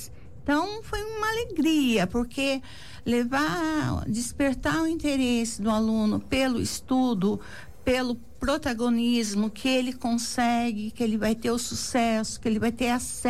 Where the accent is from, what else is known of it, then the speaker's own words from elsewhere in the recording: Cunha, São Paulo, Brazil; born there; also born or lived in Guaratinguetá; eu nasci em Cunha por um problema de saúde. Eu tive que vir para Guaratinguetá em 74 e lá em Cunha começou a minha história em 74.